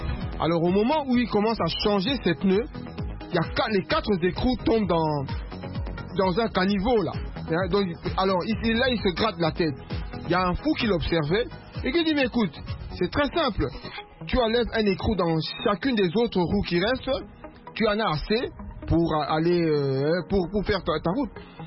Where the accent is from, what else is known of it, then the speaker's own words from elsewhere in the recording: Belgium; born there; Moi, bien sûr. Je suis né en Belgique.